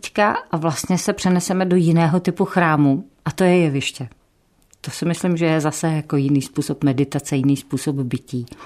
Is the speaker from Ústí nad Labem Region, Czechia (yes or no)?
no; Ostrava, Moravian-Silesian Region, Czechia; ať jsem z Ostravy, teda z centra